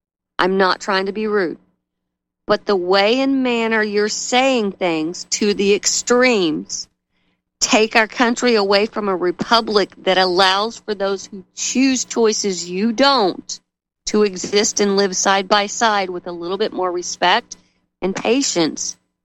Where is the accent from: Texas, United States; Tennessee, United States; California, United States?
Texas, United States; The people that are armed, and I'm from Texas, we're constantly armed.